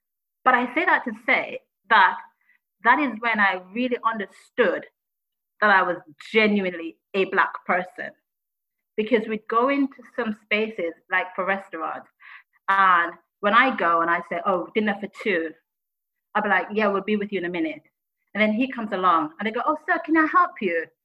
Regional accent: Jamaica; moved away as an adult; Because like I said, growing up in Jamaica, the idea of being black was never something I worried about.

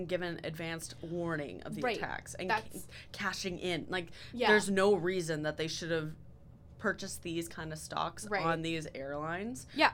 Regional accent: Canada; And I mean, we're Canadian, so obviously it sort of hits home a little bit more.

